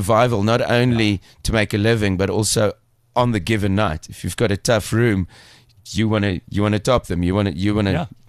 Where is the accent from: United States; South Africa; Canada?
South Africa; Roodepoort, Gauteng; I grew up in Redepoort